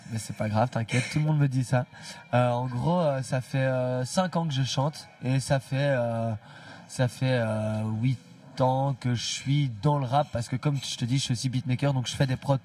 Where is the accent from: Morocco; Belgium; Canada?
Belgium; Brussels, Brussels-Capital Region; on vient de la même ville, on vient de Bruxelles